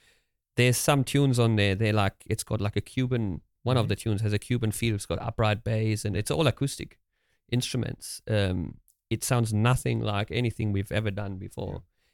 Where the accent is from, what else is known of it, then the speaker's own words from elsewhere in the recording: Göttingen, Lower Saxony, Germany; This is in Göttingen in Germany.